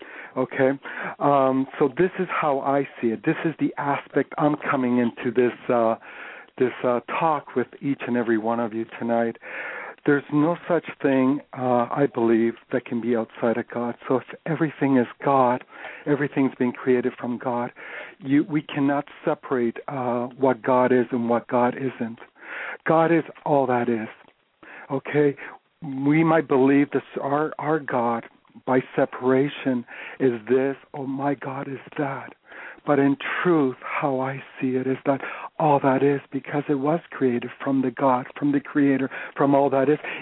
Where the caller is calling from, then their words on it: Canada; I am calling you from Canada.